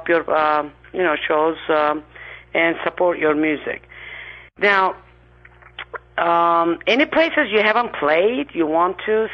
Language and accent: English; Florida, United States; because I saw last year before, in my hometown, Florida, and we went to see them.